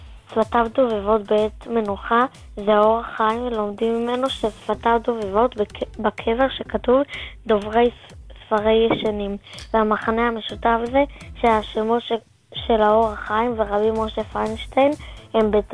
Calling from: Jerusalem, Jerusalem District, Israel

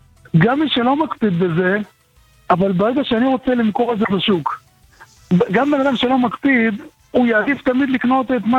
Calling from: Jerusalem, Jerusalem District, Israel; מירושלים.

